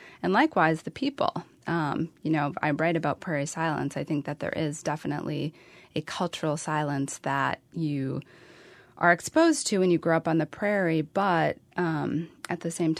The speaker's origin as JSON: {"language": "English", "region": "North Dakota", "country": "United States", "said": "So yes, I do end up defending my home state and my people a lot."}